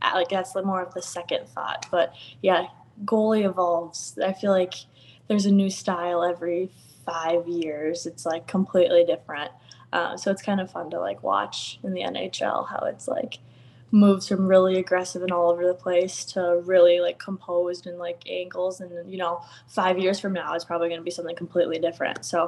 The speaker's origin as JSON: {"language": "English", "town": "Lakeville", "region": "Minnesota", "country": "United States", "said": "they ask you where you're from and you're like, oh, I'm from Lakeville, Minnesota."}